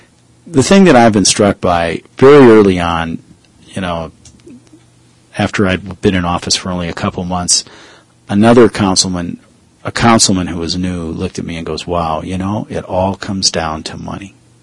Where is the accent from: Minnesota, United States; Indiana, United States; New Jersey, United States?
Minnesota, United States; now in Utah, United States; When I came from Minnesota and first moved to Utah and saw that, it blew my mind.